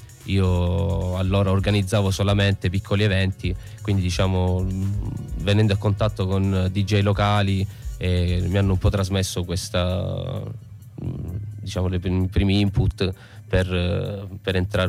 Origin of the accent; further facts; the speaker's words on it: Reggio Calabria, Calabria, Italy; also born or lived in Madrid; now in Turin, Italy; io arrivo da Madrid, dove ho vissuto per 12 anni, sono di Reggio Calabria, e ho vissuto lì in Spagna appunto tutto questo tempo, e, diciamo un po' nel periodo del Covid, e per varie ragioni ho deciso di tornare in Italia. E ho scelto Torino